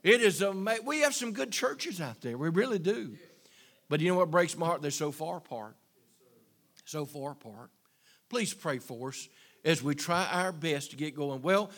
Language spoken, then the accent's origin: English; Virginia, United States; Yes, I'm from Virginia. I'm from the South, but may I say, I love California.